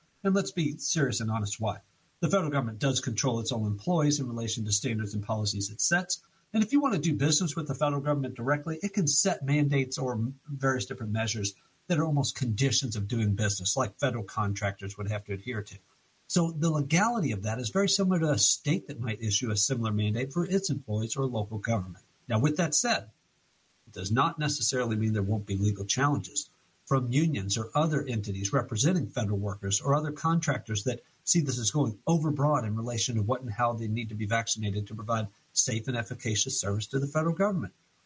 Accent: Arizona, United States; here in my home state of Arizona, for sure.

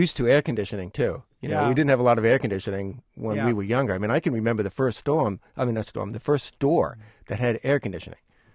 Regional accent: Long Island, New York, United States; And I grew up on Long Island, which it is relatively muggy.

